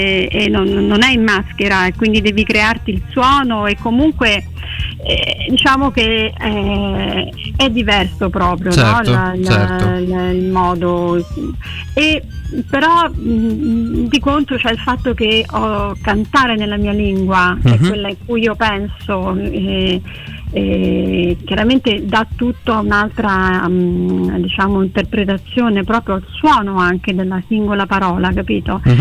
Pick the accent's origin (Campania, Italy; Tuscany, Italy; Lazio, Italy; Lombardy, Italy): Lazio, Italy; Rome; born there; io sono nata a Roma, ma sono di sangue siculo, ecco, perché sia infatti. Mio padre che mia madre sono... Mio padre era, vabbè, non c'è più, mia madre comunque, cioè, entrambi genitori siciliani, parenti siciliani, discendenza siciliana.